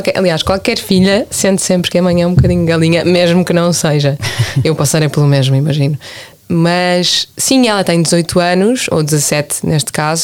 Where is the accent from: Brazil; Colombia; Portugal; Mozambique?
Portugal; Vila Nova de Gaia, Norte; Gosto sempre de dizer que não sou do Porto, sou de Miramar, que na verdade é em Gaia.